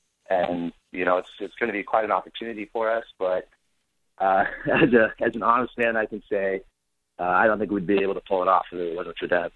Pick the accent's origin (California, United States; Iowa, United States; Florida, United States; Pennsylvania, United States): Iowa, United States; you just, you know, you say, oh, I'm from Iowa. And they go, oh, you guys grow potatoes there.